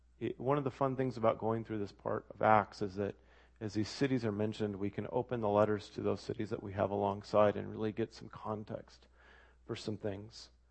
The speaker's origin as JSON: {"language": "English", "town": "Eugene", "region": "Oregon", "country": "United States", "tie": "born or raised there", "said": "I remember growing up in Eugene, I think it was in the early 90s"}